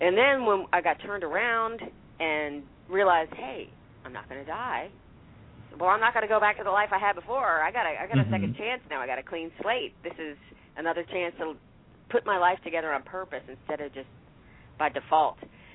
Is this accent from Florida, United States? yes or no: no; South Carolina, United States; Okay, well, I'm from South Carolina. That's where I was born and raised.